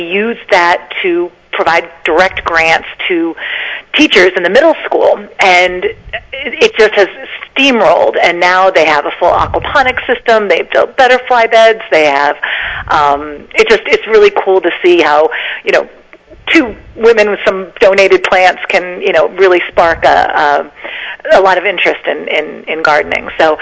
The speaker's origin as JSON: {"language": "English", "region": "Ohio", "country": "United States", "tie": "born or raised there", "moved": "as an adult", "lives_now": "Gloucester, United States", "said": "I'm originally from Ohio. I grew up on a farm in Ohio and moved to Boston to go to Harvard for my undergrad and then went to Boston College Law School."}